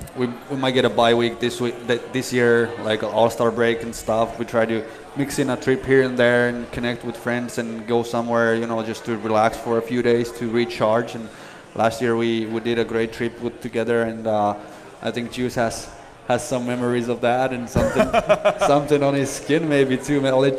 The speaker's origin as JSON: {"language": "English", "town": "Helsinki", "region": "Uusimaa", "country": "Finland", "tie": "born or raised there", "said": "It was back in Helsinki, which is my hometown, and it was really cool."}